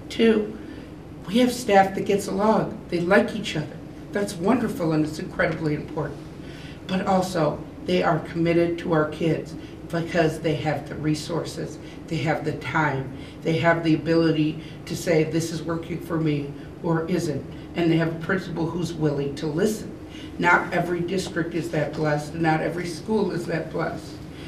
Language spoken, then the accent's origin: English; Whitewater, Wisconsin, United States; I'm originally from Whitewater, Wisconsin.